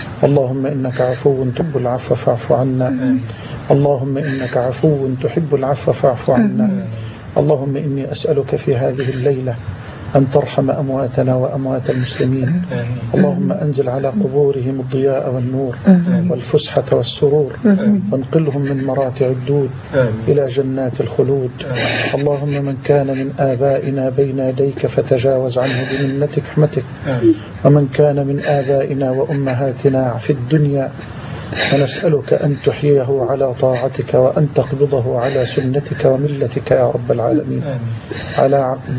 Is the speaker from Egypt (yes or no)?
yes; Egypt; واجعل بلدنا مصر أمنا أمانا سخاء رخاء